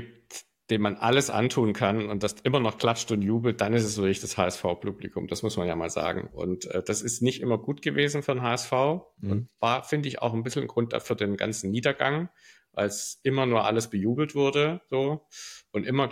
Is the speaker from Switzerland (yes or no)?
no; Hamburg, Germany; wenn man als Hamburger bleibt ja nicht viel anders übrig